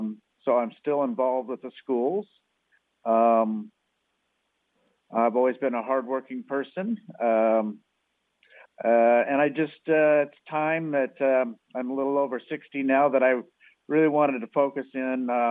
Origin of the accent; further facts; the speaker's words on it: Oregon, United States; Honesty, a longstanding born and raised in Oregon, amongst other things.